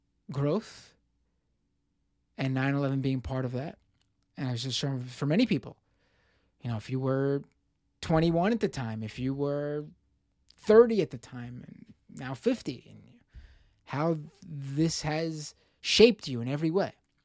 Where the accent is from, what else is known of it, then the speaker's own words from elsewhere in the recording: Queens, New York, United States; as a 15-year-old in my hometown of Queens, New York